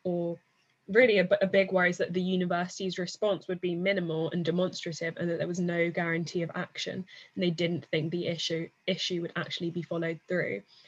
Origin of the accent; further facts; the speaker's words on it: London, United Kingdom; also born or lived in United States; So I tell people I'm from London. "No, where were you born?" I tell them I was born in America. No, where are your parents from? Well, I tell them my mum is American and my dad is Scottish.